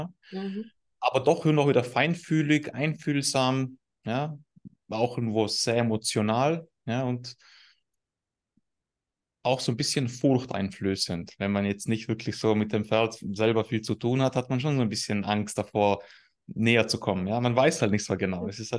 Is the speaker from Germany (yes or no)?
no; Tyrol, Austria; habe meinen Dialekt so ein bisschen abgestellt.